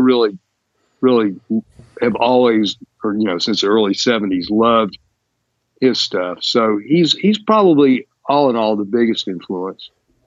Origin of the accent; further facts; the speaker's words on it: the South, United States; I grew up in the South in, you know, in the late 60s, early 70s.